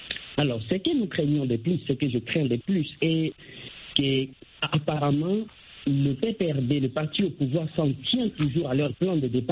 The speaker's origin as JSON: {"language": "French", "country": "DR Congo", "moved": "yes", "said": "je suis congolais ici, je vis clandestinement."}